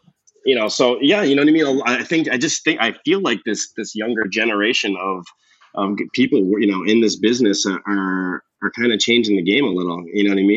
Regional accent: Massachusetts, United States; I grew up on the Cape, you know what I mean? I used to go to, you know, all these fish shacks and, you know, fried clams

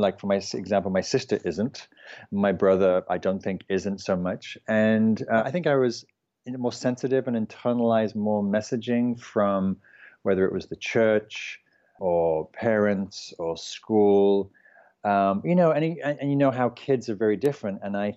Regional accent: United Kingdom; because I'm English

